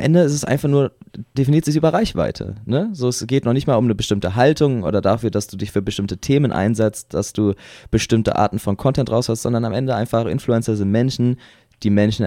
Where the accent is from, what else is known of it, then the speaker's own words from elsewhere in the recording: Mainz, Rhineland-Palatinate, Germany; Mainz, meine Heimatstadt, ist, glaube ich, die Modehauptstadt des Todes.